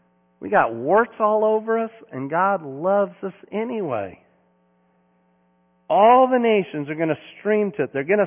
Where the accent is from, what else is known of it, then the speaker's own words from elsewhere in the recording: Salt Lake City, Utah, United States; I grew up in Utah, Salt Lake City. My parents were missionaries to the Mormons.